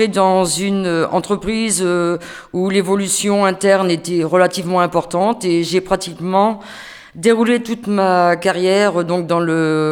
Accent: Beaulon, Brittany, France; also born or lived in Rennes / Montfort; Je suis née au siècle dernier, en 1953. Mes origines, donc je viens, je suis d'Ille-et-Vilaine. Je suis née dans une petite commune de Beaulon, entourée de forêts et d'étangs. Puis j'ai habité à Rennes et peu de temps après, je suis allée habiter à Montfort.

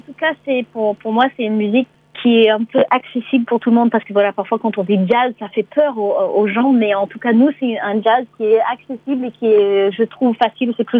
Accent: United States; French is a second language; now in France; je me sens quand même un peu française aussi maintenant, puisque voilà, je suis installée en France depuis un petit moment. Voilà, mais je suis américaine.

